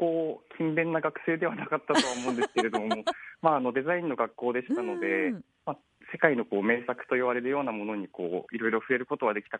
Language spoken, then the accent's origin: Japanese; Asahikawa, Hokkaido, Japan; はい、出身は旭川ですね。